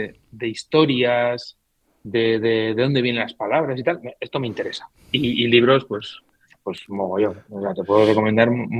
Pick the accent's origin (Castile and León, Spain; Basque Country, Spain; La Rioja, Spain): La Rioja, Spain; ya te he dicho que soy riojano y tengo pensamiento en racimo.